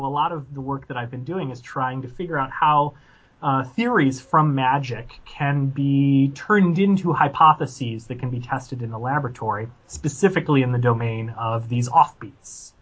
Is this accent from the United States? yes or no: yes; Illinois, United States; I was almost in Iowa. I was northwest corner.